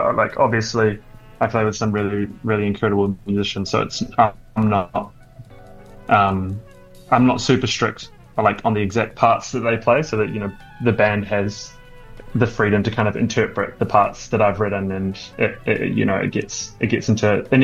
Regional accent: Hamilton, Waikato, New Zealand; Yeah, in Hamilton, in New Zealand.

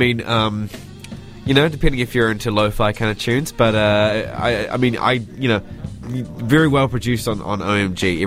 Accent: Invercargill, Southland, New Zealand; I'm originally from Invercargill.

